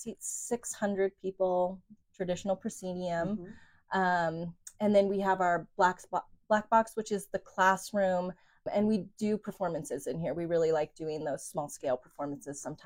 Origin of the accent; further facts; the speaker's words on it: Portland, Oregon, United States; And growing up in Portland, Bend was always a place that I visited and loved.